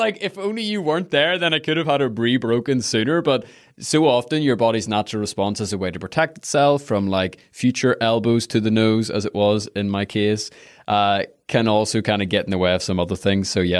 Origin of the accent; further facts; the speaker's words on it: Belfast, Northern Ireland, United Kingdom; yeah, I'm from Belfast.